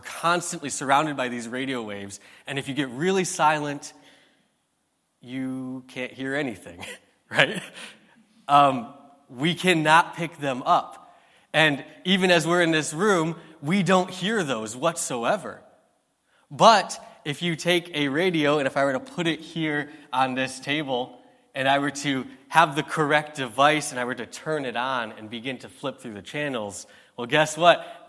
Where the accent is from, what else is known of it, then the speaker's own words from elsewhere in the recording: Hartford City, Indiana, United States; We are from Hartford City, Indiana, and we've been planting there for a couple of years.